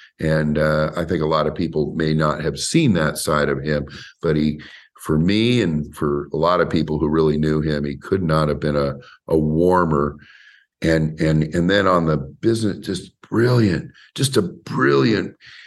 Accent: Portland, United States; now in New York, United States; And I'm coming from Portland, big city. I'm a kid.

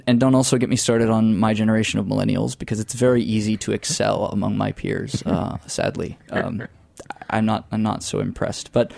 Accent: Florida, United States; No, I come from the panhandle, so the lower Alabama part of Florida, Redneck Riviera. I didn't suppress my accent intentionally. It just kind of happened from moving around the world a little bit as I did during and after school.

